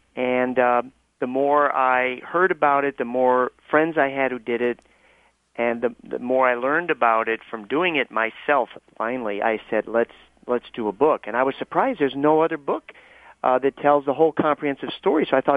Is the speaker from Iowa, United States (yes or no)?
yes; Des Moines, Iowa, United States; I grew up again in Des Moines, and I always thought I was boring and flat and repetitive, the same old cornfields.